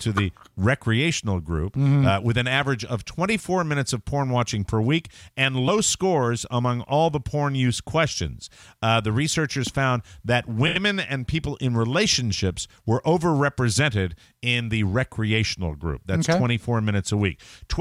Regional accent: Glastonbury, Connecticut, United States; This comes from my hometown.

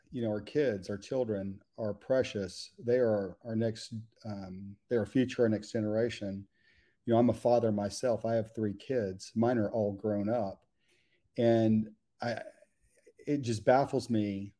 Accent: Texas, United States; We grew up together in Texas, and he went into the Marines.

